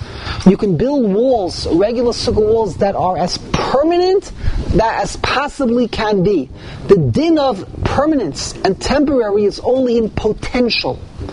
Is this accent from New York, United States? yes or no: yes; New York, United States; I grew up in the Lower East Side, so we had bamboo.